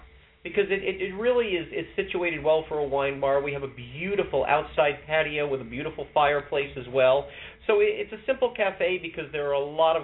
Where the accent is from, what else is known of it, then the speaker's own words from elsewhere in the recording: New York, United States; born there; moved away as an adult; now in St. Louis, United States; I'm a New Yorker by birth, but I moved to St. Louis 25 years ago, and I decided after I retired a few years ago to stay in St. Louis